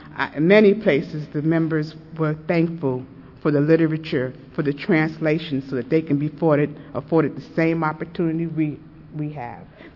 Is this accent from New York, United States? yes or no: yes; New York, United States; and she had come up from Indiana, I was from New York.